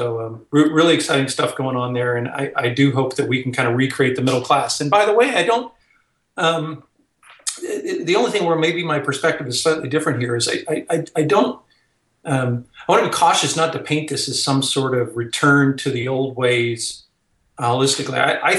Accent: Nebraska, United States; also born or lived in Iowa; I grew up in Nebraska and went to school in Iowa.

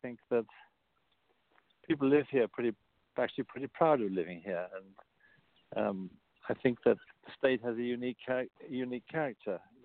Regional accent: England, United Kingdom; now in New York City, United States; growing up in England, when I knew everybody in the village.

